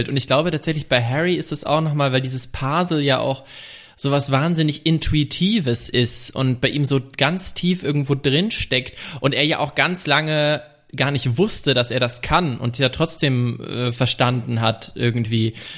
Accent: Bavaria, Germany; um mein fränkisches Dorf drumherum. Also ich projiziere das immer so total in meine Heimat

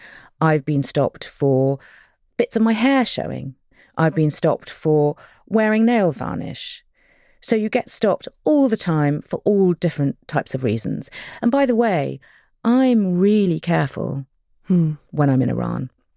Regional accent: United Kingdom; I'm a British-Iranian journalist, documentary maker, and author.

